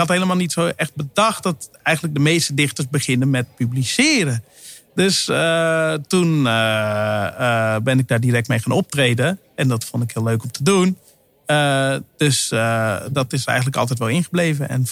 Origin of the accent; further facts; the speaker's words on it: Sneek, Friesland, Netherlands; Ik groeide op in Sneek, hè.